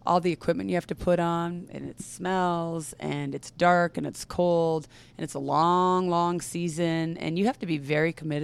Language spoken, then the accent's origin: English; Streetsville, Ontario, Canada; Growing up in Toronto, a town called Streetsville, just outside of Toronto, probably 45 minutes away from Toronto.